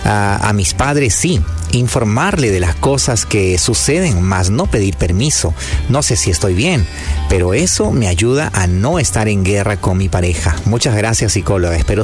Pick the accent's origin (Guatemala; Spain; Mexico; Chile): Mexico; Soy mexicana.